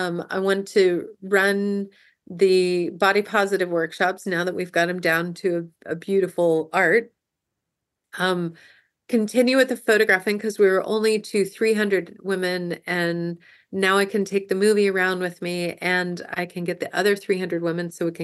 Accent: United States; I was raised in America, and I was raised with that whole stand on your own 2 feet, be an individual.

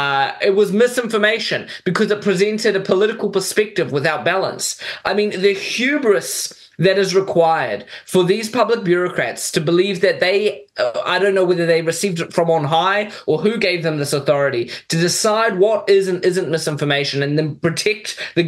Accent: Mozambique; I grew up in Mozambique. I grew up in a country that was part of the Second World, that was a Soviet satellite state.

